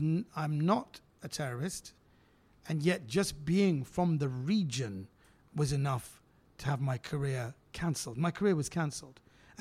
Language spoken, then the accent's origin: English; United Kingdom; I was born and raised in the UK. I have Iranian heritage.